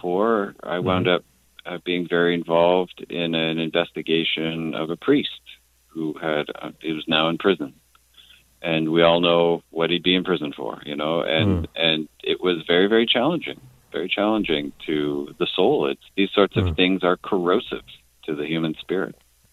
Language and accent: English; Quebec, Canada; I'm from Quebec originally, so I'm fluent in French